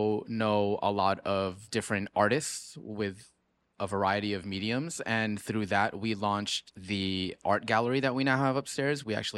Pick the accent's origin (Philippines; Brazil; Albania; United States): Philippines; the difference in our backgrounds, Jen being Chinese, Cantonese, Alan Taiwanese, and myself being Filipino